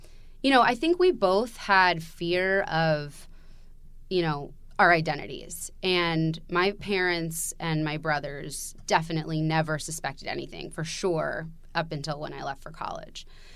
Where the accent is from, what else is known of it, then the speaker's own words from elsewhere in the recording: Los Angeles, California, United States; I was raised in Los Angeles, so, you know, exposed to the big city, if you will.